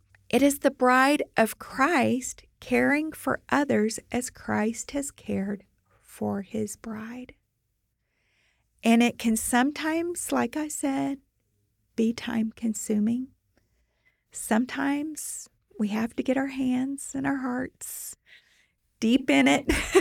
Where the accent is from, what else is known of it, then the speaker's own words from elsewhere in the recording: Fort Worth, Texas, United States; ACBC will host its annual conference in my hometown of Fort Worth, Texas.